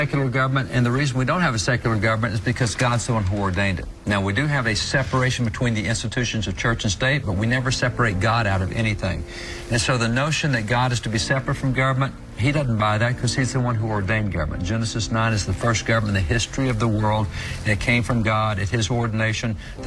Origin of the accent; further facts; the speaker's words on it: Texas, United States; You're from Minnesota, I'm from Texas.